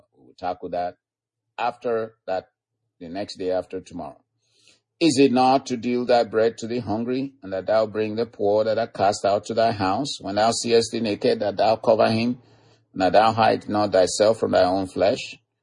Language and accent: English; Nigeria; beloved brethren and partners and friends from, you know, Africa and other places, Nigeria especially, my home country.